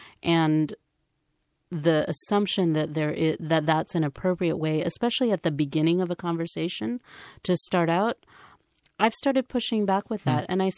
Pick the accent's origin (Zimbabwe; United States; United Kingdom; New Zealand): New Zealand; My family is from India at some point, but also from Fiji, and there are many layers to where I'm from. I grew up in New Zealand for 7 years.